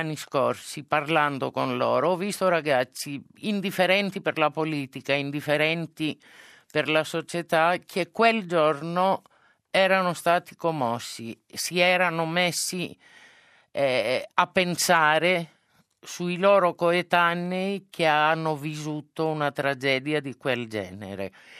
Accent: Greece; Italian is a second language; Purtroppo spontaneamente da greca mi viene il pragmatismo della disperazione.

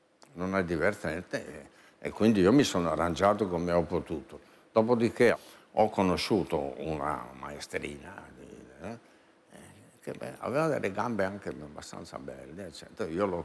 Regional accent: Bergamo, Lombardy, Italy; A me, io che sono di Bergamo, mi chiamano Polentone, me ne frega niente.

